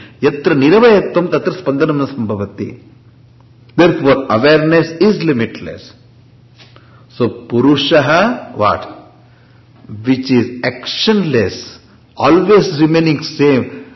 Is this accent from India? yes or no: yes; South India, India; I'm from South, understand.